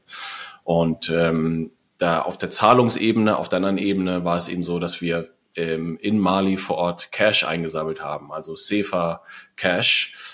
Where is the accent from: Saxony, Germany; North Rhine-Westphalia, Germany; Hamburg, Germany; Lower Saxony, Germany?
Hamburg, Germany; Ursprünglich komme ich aus Hamburg, ja.